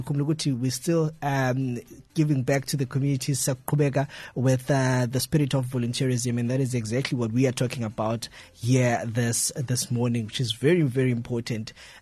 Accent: South Africa; As a South African myself and someone who's listening at home

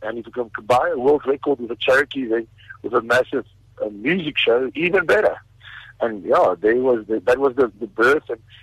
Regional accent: South Africa; We're South African, so we decided we want to do the largest serving of poikikos, which is a traditional South African meal in the world.

